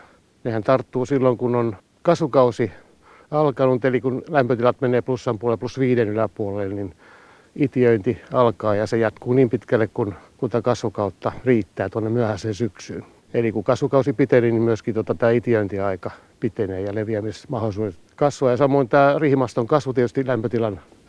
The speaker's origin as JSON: {"language": "Finnish", "country": "Finland", "said": "sieltä, mistä minä olen kotoisin, eli Kaakkois-Suomesta"}